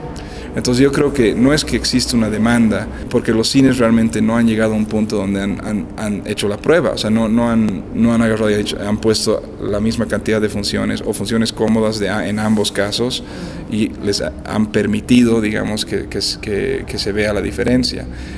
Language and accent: Spanish; United States; Spanish is a second language; yo prefiero ver películas en inglés porque soy americano